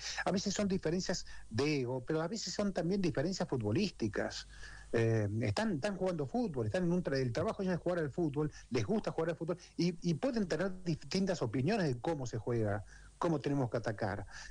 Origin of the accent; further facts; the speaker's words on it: Argentina; es como que negar que somos argentinos.